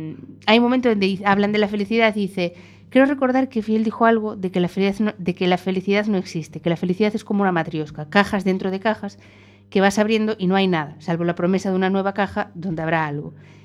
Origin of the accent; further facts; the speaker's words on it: Mondoñedo, Galicia, Spain; el pueblo gallego es Mondoñedo, entonces es mi tierra, es la Mariña.